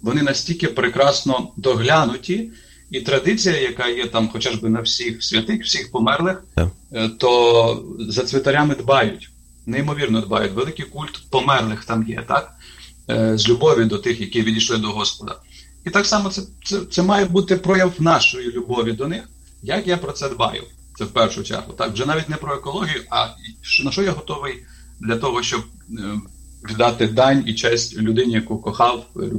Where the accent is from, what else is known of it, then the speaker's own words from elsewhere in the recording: Khmelnytskyi Oblast, Ukraine; тут я сам з Хмельниччини